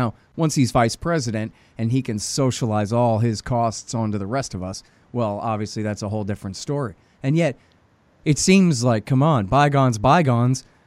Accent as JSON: {"language": "English", "region": "Texas", "country": "United States", "said": "Yeah, well, whatever. I'm a Texan man."}